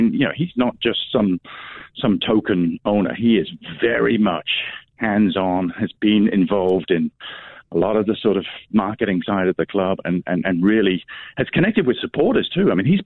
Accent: England, United Kingdom; now in Austin, United States; I grew up in England. You might be able to tell.

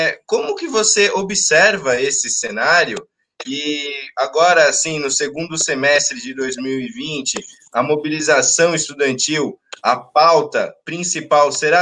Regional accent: Brazil; A gente é brasileiro, né? Nós não desistimos nunca.

